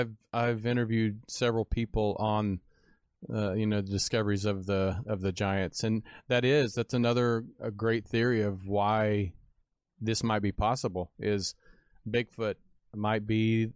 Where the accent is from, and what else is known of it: Kansas, United States; born or raised there